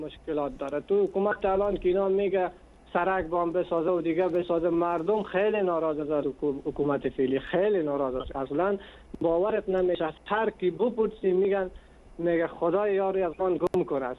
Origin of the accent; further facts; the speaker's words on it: Afghanistan; moved away as an adult; now in Iran; چون اهل افغانستانم اونجا وقت تیر کردم زندگی کردم